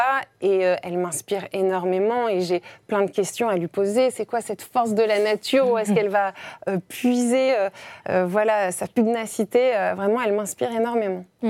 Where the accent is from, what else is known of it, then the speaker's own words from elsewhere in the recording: Grenoble, Auvergne-Rhône-Alpes, France; Stanislas Guzman aime dire que je suis née dans la cuvette.